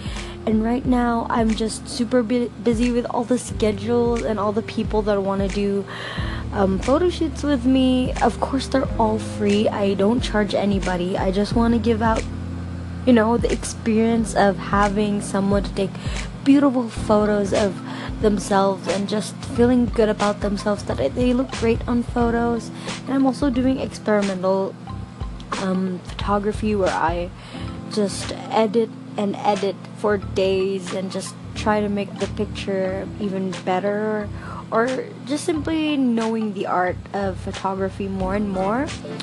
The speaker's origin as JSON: {"language": "English", "region": "Mindanao", "country": "Philippines", "tie": "born or raised there", "said": "I'm going back to my hometown. It's in Mindanao in the Philippines."}